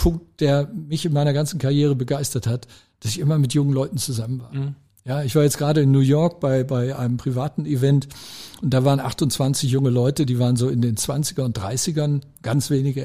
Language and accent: German; Germany; Ich komme ja aus Deutschland, da ist das ich auch ein Thema.